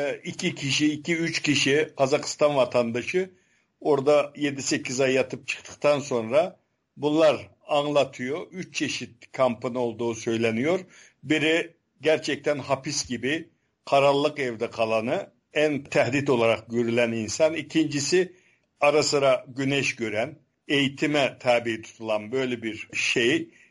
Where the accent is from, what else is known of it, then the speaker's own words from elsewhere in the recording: Kashgar, Xinjiang, China; Ben de Kaşgar'danım.